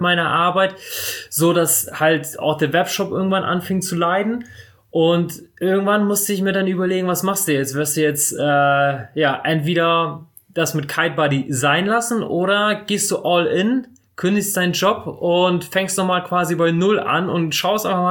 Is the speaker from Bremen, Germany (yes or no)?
yes; Bremerhaven, Bremen, Germany; Ja, also ich bin mit 2 Jahren nach Deutschland gekommen und dann direkt nach Bremerhaven. In Bremerhaven aufgewachsen, studiert und irgendwann mal weggezogen.